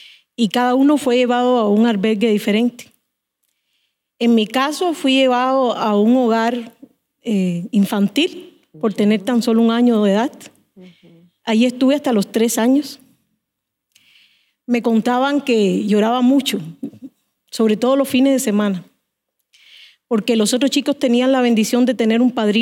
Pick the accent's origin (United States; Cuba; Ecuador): Cuba; Matanzas; Nací en Cuba, en la provincia de Matanzas, junto a 7 hermanos y mi mamá. Vivíamos en condiciones de pobreza extrema.